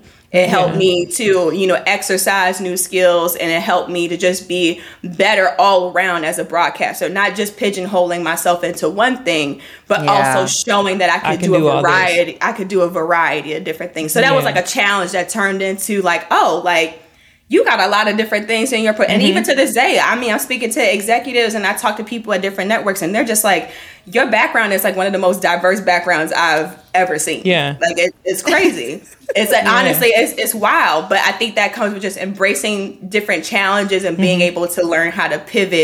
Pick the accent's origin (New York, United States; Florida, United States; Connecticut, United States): New York, United States; Brooklyn; I'm from Brooklyn and I'm really from around the way. Like I'm from Flatbush